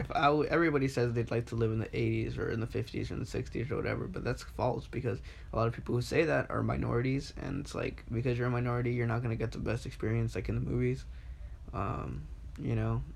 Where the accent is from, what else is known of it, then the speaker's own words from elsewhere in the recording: Santa Monica, California, United States; born there; I was born in Santa Monica, California. On December 6, 2002, I'm currently 16 years of age.